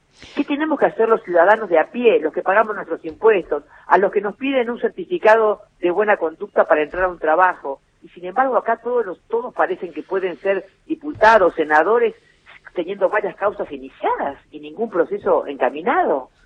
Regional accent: Argentina; los que perdemos somos los argentinos si no tenemos justicia.

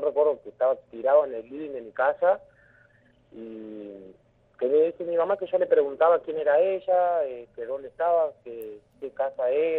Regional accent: 28 de Noviembre, Santa Cruz, Argentina; also born or lived in Río Turbio; yo soy de Río Turbio. Bueno, mi vida la viví casi toda aparte viví ahí en 28 de noviembre, ahí en Santa Cruz. Y, bueno, y estuve unos años viviendo en Río Turbio también, pero fui nacido ahí en Río Turbio.

